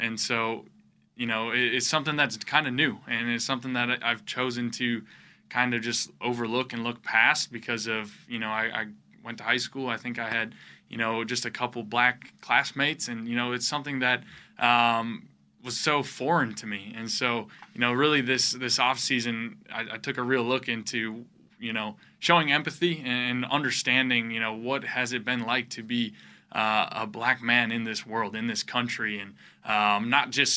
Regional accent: North Dakota, United States; growing up in North Dakota

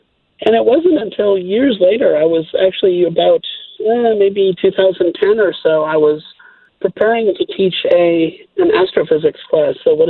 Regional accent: Wisconsin, United States; moved away as an adult; I grew up in Wisconsin, and I moved to Montana in the fall of 1988.

